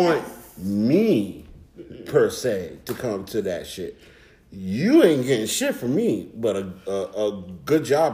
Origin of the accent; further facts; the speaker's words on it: New York, United States; I come from an era of New York. I come from an era from New York where you had to earn